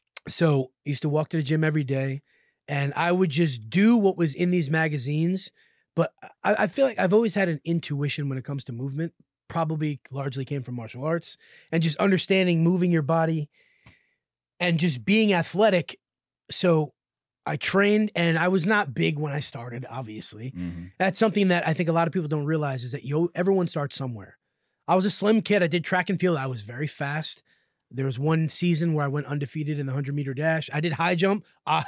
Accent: Washingtonville, New York, United States; I grew up in Washingtonville, New York. So you know where the Woodbury Commons is?

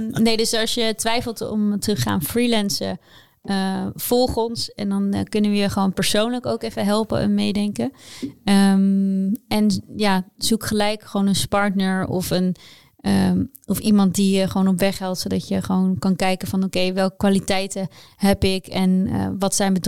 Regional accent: The Hague, South Holland, Netherlands; moved away as an adult; now in Amsterdam, Netherlands; Ik kom uit Den Haag en ik ben naar Amsterdam gegaan.

